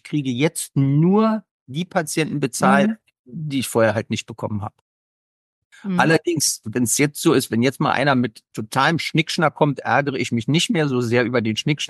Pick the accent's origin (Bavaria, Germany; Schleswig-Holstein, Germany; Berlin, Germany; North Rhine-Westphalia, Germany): Berlin, Germany; Ich komme aus Berlin.